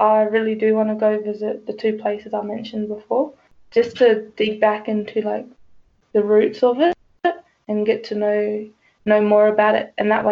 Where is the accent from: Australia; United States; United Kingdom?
Australia; Koonibba, South Australia; I'm 25 years old. I grew up in Kuniba Mission, 50 or 40 k's out of Sejuna, west of Sejuna. My father is Greek and my mother's Aboriginal.